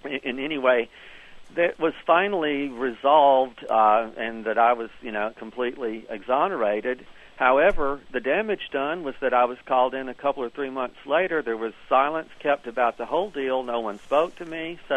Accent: the South, United States; accent: Southern; They liked my Southern accent.

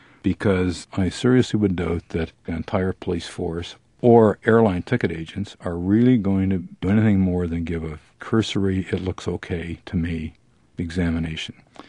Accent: Alberta, Canada; born there; I was born in Alberta in 1938

